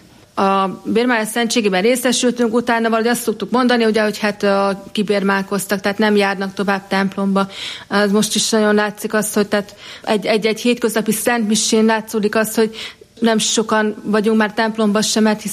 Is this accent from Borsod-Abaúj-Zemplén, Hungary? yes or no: no; Jászárokszállás, Jász-Nagykun-Szolnok, Hungary; moved away; Igen, igen, tehát én jászárokszállásról származom, tehát egészen 2003-ban jöttem el jászárokszállásról, tehát tanulmányok, meg a rendbelépés véget is, úgyhogy de mindvégig ott éltem jászárokszálláson.